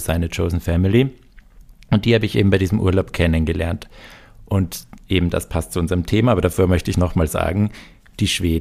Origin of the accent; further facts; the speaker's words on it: Vienna, Austria; ich komme aus Wien